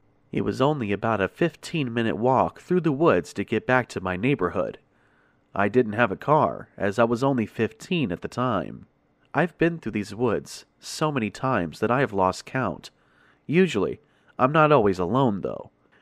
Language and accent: English; Florida, United States; I am born and raised in Central Florida.